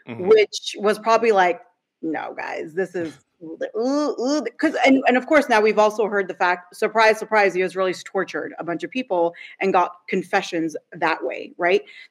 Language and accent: English; Vancouver, British Columbia, Canada; also born or lived in United States; So I have a weird story, but I grew up in Vancouver somewhat. And then I grew up between the US and Canada, but Vancouver, yeah.